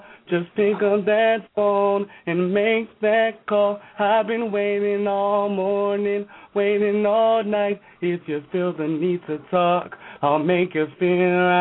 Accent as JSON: {"language": "English", "town": "Minneapolis", "region": "Minnesota", "country": "United States", "tie": "born or raised there", "also_born_or_lived": "Seattle, United States", "said": "I grew up in Minneapolis. I was born in Seattle, grew up in Minneapolis, went to high school at Henry, graduate of Augsburg College last year"}